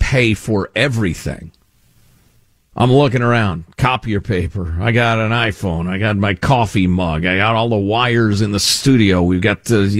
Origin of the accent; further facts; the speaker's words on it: United States; And it's easy as an American to not understand the shock to the fuel, the energy industry